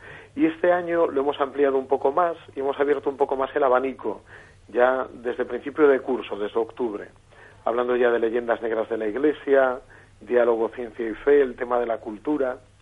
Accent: A Coruña, Galicia, Spain; soy natural de La Coruña y nada, tengo 34 años

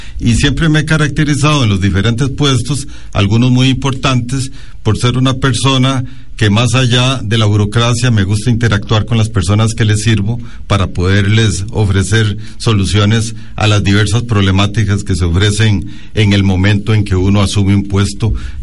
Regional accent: Alajuela, Costa Rica; also born or lived in Heredia; He elaborado la mayor parte de mi vida en Alajuela. Bien, nací en Heredia, soy hijo de padres muy humildes que me enseñaron el amor al trabajo y el esfuerzo como norma para sacar adelante los proyectos, pero la mayor parte de mi vida me he desarrollado en Alajuela

